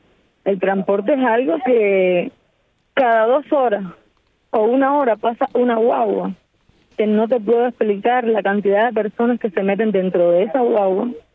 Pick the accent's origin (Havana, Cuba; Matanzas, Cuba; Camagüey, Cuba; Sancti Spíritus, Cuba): Camagüey, Cuba; Hace unos días vine de Camagüey. Podría, sí, averiguar cuál es la situación con el agua. Pero en el caso histórico de la ciudad, siempre desde que yo nací, tengo 41 años ya.